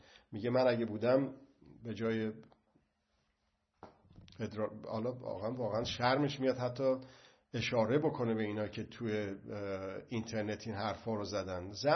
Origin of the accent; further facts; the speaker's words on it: Iran; اون وقت بر من رواست به عنوان یک ایرانی